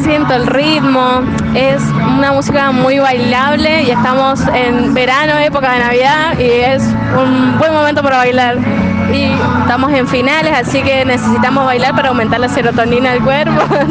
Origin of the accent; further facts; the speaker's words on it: Guaymallén, Mendoza, Argentina; vengo de Guaymallén